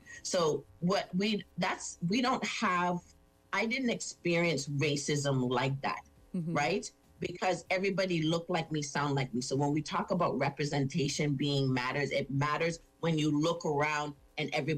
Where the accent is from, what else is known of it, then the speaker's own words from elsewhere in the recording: Toronto, Ontario, Canada; born there; What do you mean go back where I came from? I was born in Toronto.